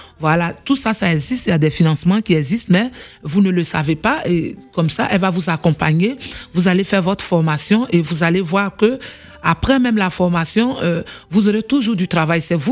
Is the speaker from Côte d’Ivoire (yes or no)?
yes; West, Côte d’Ivoire; Donc, je suis issue de l'Ouest.